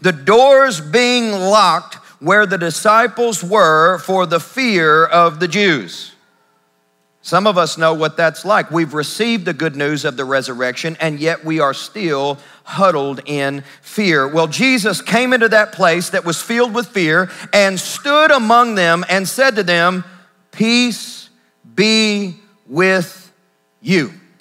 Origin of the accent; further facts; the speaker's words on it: Kentucky, United States; I'm from Kentucky, and the University of Kentucky is already out of the tournament, March Madness.